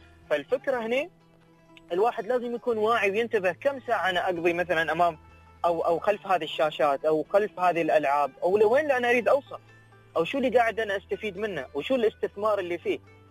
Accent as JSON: {"language": "Arabic", "country": "United Arab Emirates", "said": "اذا انا كفرد اماراتي في عمر الشباب"}